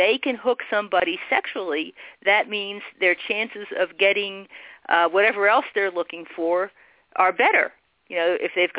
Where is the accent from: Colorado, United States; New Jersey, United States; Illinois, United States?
New Jersey, United States; he was originally from Australia, and I'm from New Jersey.